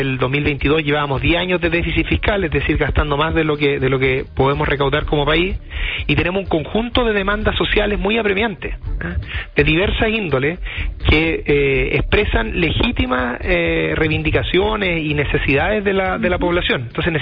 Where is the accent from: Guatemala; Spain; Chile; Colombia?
Chile; Y que nosotros como chilenos y chilenas podamos tener una justa retribución por lo que es nuestro.